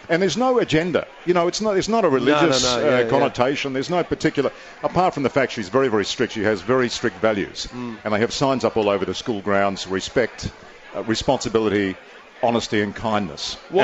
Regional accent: Australia; Which I am, as an Aussie

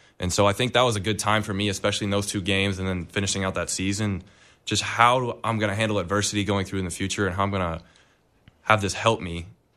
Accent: Arizona, United States; I came from Arizona high school football, where it wasn't big. We had 2,000 people at our games, tops.

